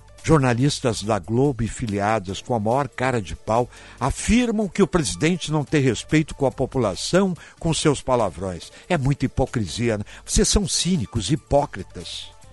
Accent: Brazil; A Suprema Corte do Brasil, eu tenho que dizer isso com o meu coração partido, porque eu sou brasileiro e jornalista.

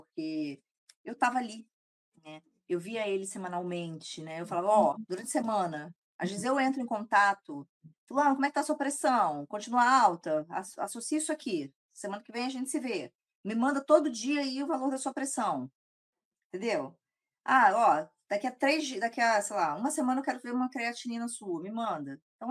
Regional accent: Rio de Janeiro, Brazil; moved away as an adult; now in Espírito Santo, Brazil; Eu sou carioca, dá pra ver pelo sotaque, mas eu moro no Espírito Santo desde 2010. Enfim, fiz toda a minha formação no Rio de Janeiro, né? Fiz faculdade na Universidade Federal do Estado do Rio de Janeiro, Unirio.

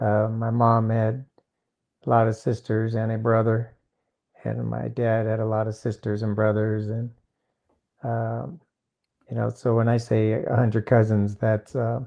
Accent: Fontana, California, United States; born there; I was born in Fontana, California, and I still call that home.

